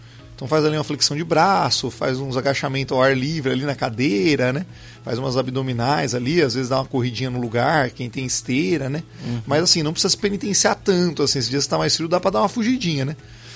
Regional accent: São Paulo, Brazil; now in Campo Grande, Brazil; eu sou de São Paulo, mas aqui em Campo Grande tem essa questão dessa variabilidade térmica

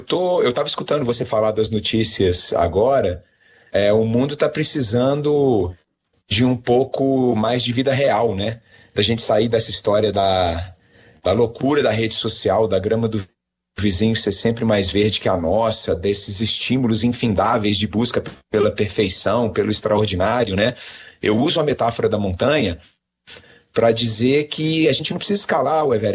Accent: Minas Gerais, Brazil; Eu gosto do ambiente, não vou, como bom mineiro, não vou esconder isso do oceano.

